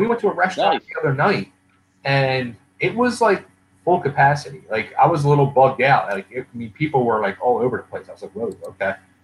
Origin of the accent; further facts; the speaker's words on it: Philadelphia, Pennsylvania, United States; And my girlfriend's Italian from Brooklyn. I'm Italian from South Philly. So we know food, you know?